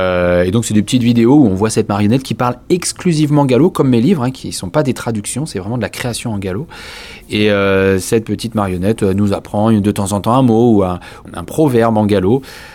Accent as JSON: {"language": "French", "town": "Vitré", "region": "Brittany", "country": "France", "said": "je suis originaire d'Haute-Bretagne, hein, je suis du pays de Vitré, bah, Saint-Rennais."}